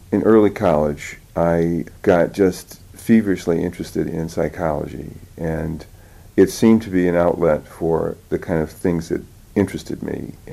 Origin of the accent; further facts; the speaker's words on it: Phoenix, Illinois, United States; So those are the kind of influences that I grew up in. I grew up outside Chicago in Harvey, Illinois, Phoenix, Illinois is the actual name of the town.